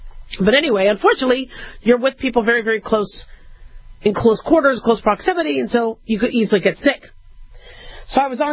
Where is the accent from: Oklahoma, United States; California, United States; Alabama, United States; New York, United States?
California, United States; also born or lived in Nevada / Arizona; growing up in SoCal and Vegas and Phoenix, you don't really do a lot of snow driving.